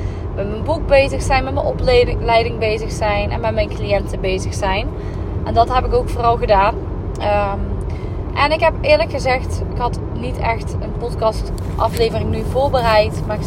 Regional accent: Limburg, Netherlands; now in Eindhoven, Netherlands; Ik woon nu bijna 2 jaar samen met mijn vriend Sergio in Eindhoven. Ik kom oorspronkelijk uit Limburg.

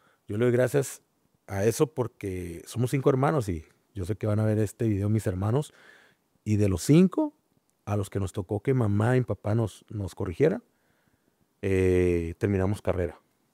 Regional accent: Tijuana, Baja California, Mexico; Soy originario de Baja California, ahí de Tijuana, ahí en la colonia en la Buenavista.

